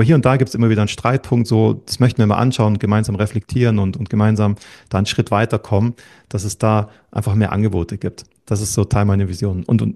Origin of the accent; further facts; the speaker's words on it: Bavaria, Germany; moved away as an adult; now in Switzerland; Ja, ich bin Mitte 2016 in die Schweiz gekommen. Genau, ich bin Deutscher, aufgewachsen in der Nähe von München, ein bisschen südlich.